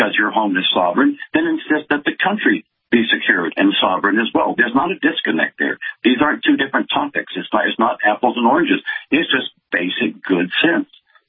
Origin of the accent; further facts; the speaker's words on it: Louisiana, United States; and I'm from Louisiana, where they're so crooked that when they die, we have to screw them into the ground to bury them.